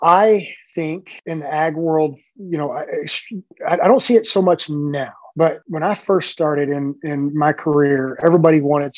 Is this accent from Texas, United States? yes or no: yes; Plainview, Texas, United States; also born or lived in Odessa; I was born in Odessa, Texas, that's way West Texas. But I grew up from about third grade. I grew up in Plainview, Texas, from third grade till I graduated high school.